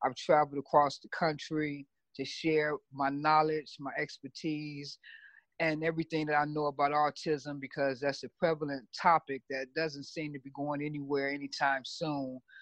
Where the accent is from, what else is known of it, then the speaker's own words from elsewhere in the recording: Chicago, Illinois, United States; now in Los Angeles, United States; Okay, well, I'm born and raised in Chicago. I did my first novel in 2008.